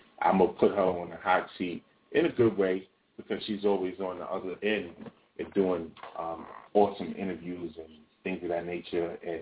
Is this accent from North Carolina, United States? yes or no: no; New York City, New York, United States; I'm telling you, I'm from the Bronx, right? I'm from the Bronx.